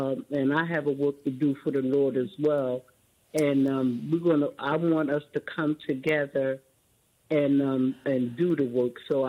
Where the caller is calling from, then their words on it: Philadelphia, Pennsylvania, United States; I'm calling from Philadelphia.